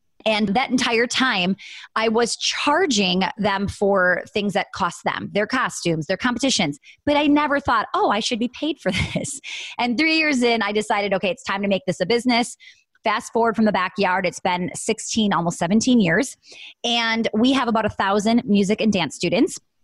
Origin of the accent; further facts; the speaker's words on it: Wisconsin, United States; I'm from Wisconsin. This event was in New York.